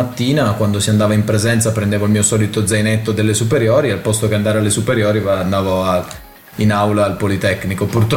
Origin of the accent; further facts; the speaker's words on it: Turin, Piedmont, Italy; Allora, io sono di Torino. Abito dietro il Politecnico da sempre